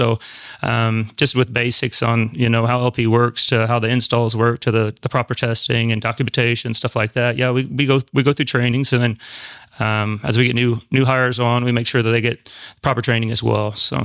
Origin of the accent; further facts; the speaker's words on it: Columbus, Indiana, United States; Yeah, I'm also from Columbus, Indiana. Got hired on here a little over 10 years ago.